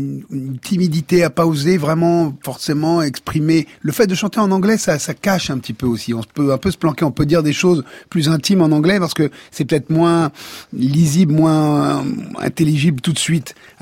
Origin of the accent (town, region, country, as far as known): Neuilly-sur-Seine, Île-de-France, France; born there